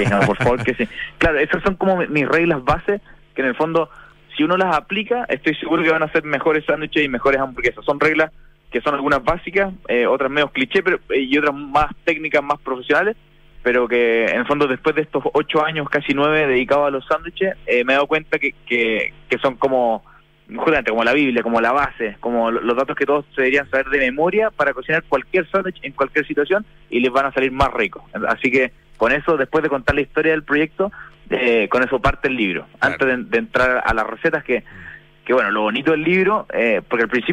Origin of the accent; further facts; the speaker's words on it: Chile; Obviamente viene de cerca porque soy chileno